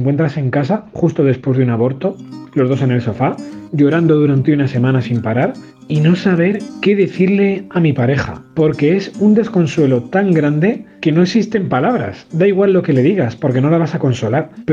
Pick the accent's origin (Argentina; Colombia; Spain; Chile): Spain; Murcia, Region of Murcia; tengo 41 años y soy de Murcia.